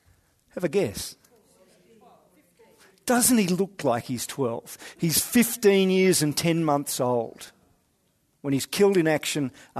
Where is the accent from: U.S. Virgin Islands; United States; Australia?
Australia; Western Australia; the 11th Battalion from my home state in Western Australia